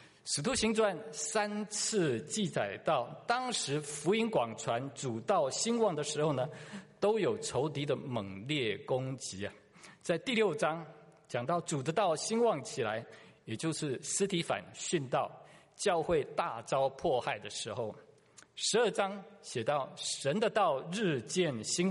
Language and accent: Chinese; Taiwan; 我在台湾乡下的地方长大的时候，常常看到路边田里都有一个土地公庙